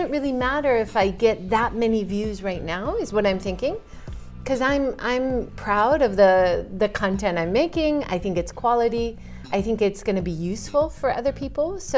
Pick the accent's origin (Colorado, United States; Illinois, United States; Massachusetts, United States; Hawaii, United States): Hawaii, United States; it comes from growing up in Hawaii, because I grew up appreciating nature, appreciating where I was, knowing that I was in a really special place